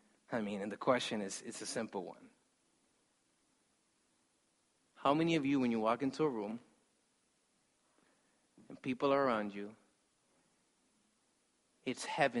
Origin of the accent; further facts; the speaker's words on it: United States; I'm like, no, trust me, I'm an American.